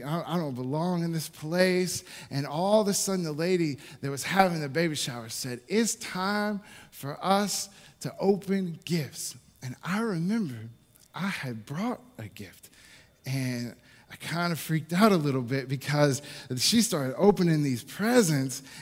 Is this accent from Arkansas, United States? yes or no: yes; Magnolia, Arkansas, United States; But I am from Magnolia, Arkansas, which is deep down south.